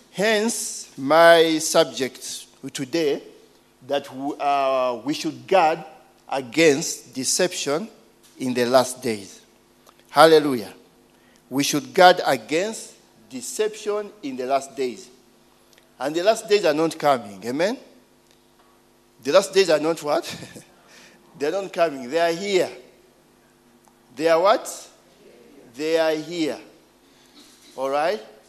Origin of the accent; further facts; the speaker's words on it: Uganda; that's the evil I grew up with in Uganda. Now, I went to the States